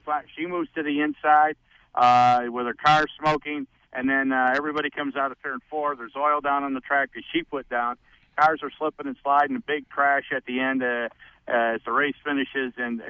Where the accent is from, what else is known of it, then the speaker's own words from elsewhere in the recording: Midwest, United States; who we are as, you know, people that are just, you know, born and raised in the Midwest.